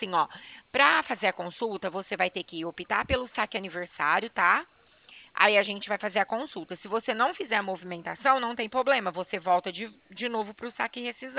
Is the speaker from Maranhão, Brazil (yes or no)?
no; Bebedouro, São Paulo, Brazil; Eu sou de Bebedouro.